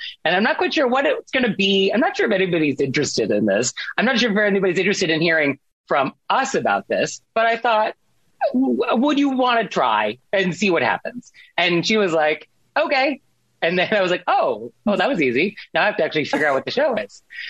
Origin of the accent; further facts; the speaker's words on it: San Francisco, California, United States; now in New York, United States; So I actually am from California originally myself. I'm from San Francisco, but I've been in New York for a zillion years.